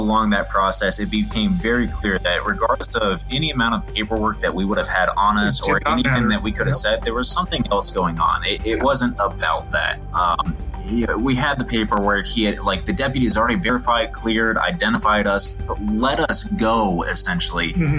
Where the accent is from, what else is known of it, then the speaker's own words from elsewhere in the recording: Florida, United States; Like, I'm from Florida.